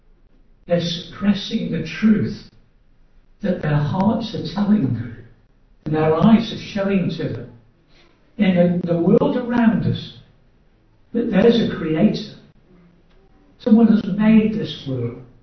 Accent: Stoke-on-Trent, West Midlands, United Kingdom; now in Warwick, United Kingdom; I come from Stoke, just like I come from Stoke. I've lived 73 years of my life in Stoke.

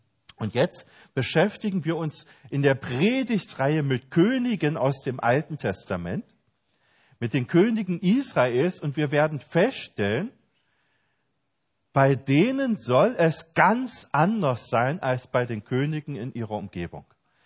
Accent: Germany; now in Austria; Bei uns in Deutschland heißt es Bundeswehr, hier Bundesheer, ja.

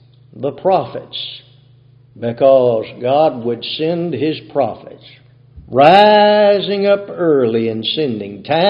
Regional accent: Mississippi, United States; Growing up in Mississippi, I guess you might call us sharecroppers when I was growing up. We'd move from place to place. There's no telling how many places we lived in Calhoun County, Mississippi. We lived from one end of the county to the other.

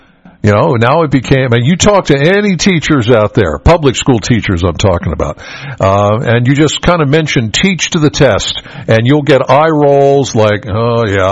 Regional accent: Pennsylvania, United States; All right, I'm originally from York County.

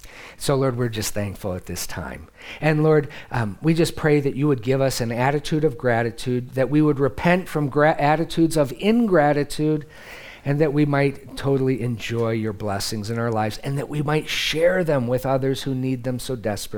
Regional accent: Midwest, United States; I'm a Midwesterner, remember when Cleveland, when Lake Erie caught on fire in the 70s?

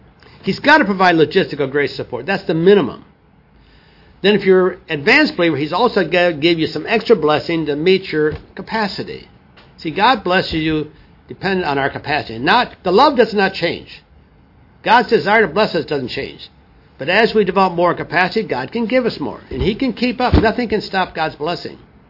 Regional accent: Wisconsin, United States; But I was from Wisconsin. We had some really nice soil up there.

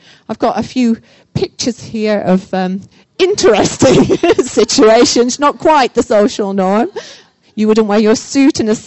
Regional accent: United Kingdom; and I'm British, then sometimes American people can say something

